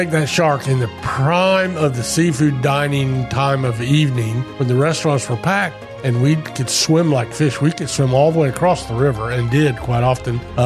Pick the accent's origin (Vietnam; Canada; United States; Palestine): United States; Ponce Inlet, Florida; Part of the fun of growing up in Ponce Inlet.